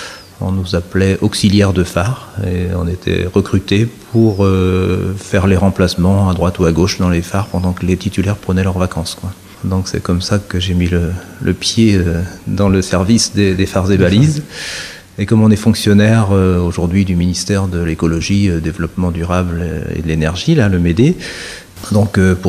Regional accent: Belle-Île, Brittany, France; Donc, étant... Bellillois, de vivre à l'île de Groix, c'était...

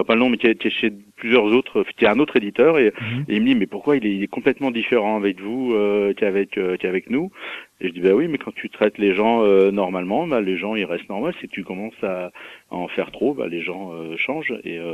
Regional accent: Mâcon, Bourgogne-Franche-Comté, France; born there; Je suis né à Macron et je trouve que c'est une ville. C'est une ville sympa, c'est pas très loin de Paris avec le TGV

